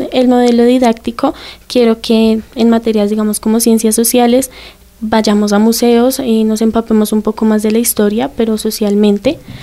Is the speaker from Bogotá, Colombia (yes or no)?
yes; Bogotá, Colombia; tengo 17 años, soy de Bogotá